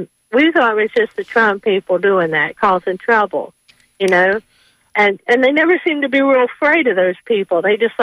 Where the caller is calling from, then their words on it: Lakeland, Florida, United States; I'm calling from Lakeland.